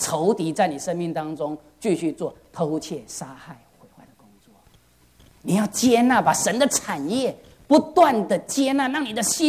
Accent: China; 我就觉得我们中国人这个观念，我们就越亲的人越要叫他死。

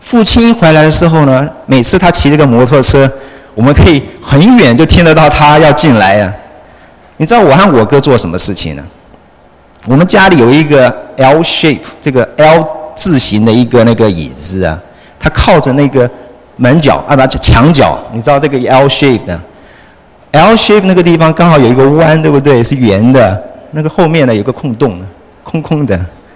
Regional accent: Taiwan; 我记得我在台湾的时候，大家都知道我现在是从台湾来的，已经好久以前了。

